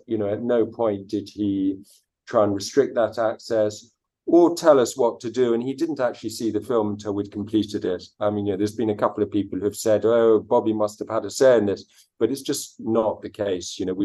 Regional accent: Uganda; Well, I grew up in Uganda and my father grew up in Uganda, so I had a big connection.

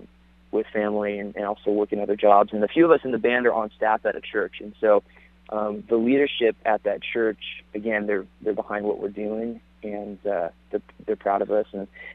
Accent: Washington, United States; We're from Washington State, and so we're a little far away from most places.

